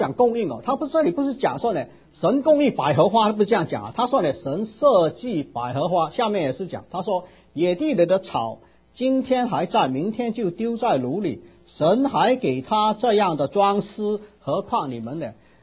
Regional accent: China; 我觉得我们中国人对这点这种神自己的设计完全没有了解的

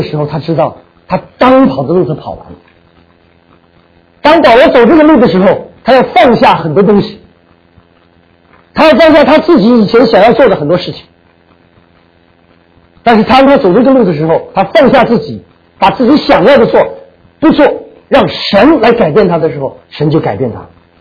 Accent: China; now in United States; 我们绝大多数是国内来的人

